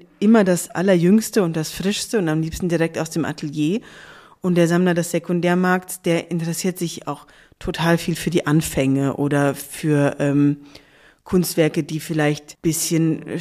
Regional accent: Darmstadt, Hesse, Germany; Also ich bin in Darmstadt aufgewachsen.

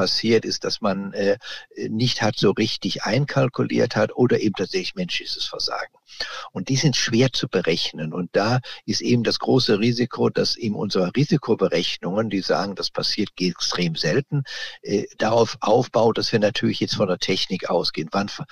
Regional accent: Jülich, North Rhine-Westphalia, Germany; Ich muss dazu sagen, ich komme aus Jülich.

